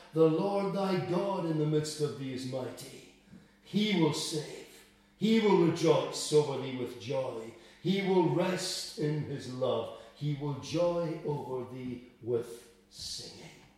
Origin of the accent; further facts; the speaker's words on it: Scotland, United Kingdom; being a Scottish person, I don't have a problem singing the Flower of Scotland